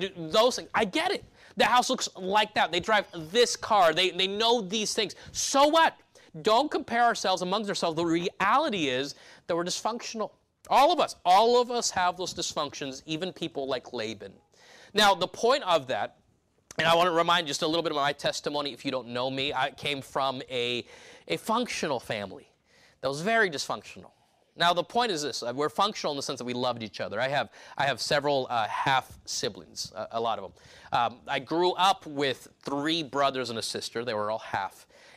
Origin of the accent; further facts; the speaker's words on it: Los Angeles, California, United States; born there; also born or lived in South America; I was born in Los Angeles, specifically in Martin Luther King Jr. Hospital, which is right on the border of Compton and Southgate there.